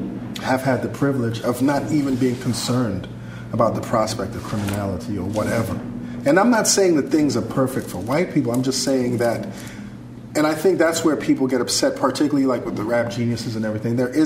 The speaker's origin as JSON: {"language": "English", "town": "Brooklyn", "region": "New York", "country": "United States", "tie": "born or raised there", "said": "I was very naive growing up in Brooklyn. And it's actually kind of funny. Growing up in Crown Heights, Brooklyn, and going to a predominantly white school, St. Francis Xavier in Manhattan"}